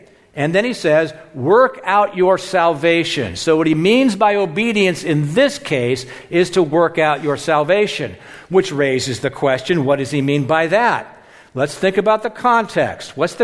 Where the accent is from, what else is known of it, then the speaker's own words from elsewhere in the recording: Mountain View, California, United States; I grew up in Mountain View, and I grew up in a wonderful neighborhood right across from what is now Mountain View High School. And it was a neighborhood of 30 families around this block or around this circle.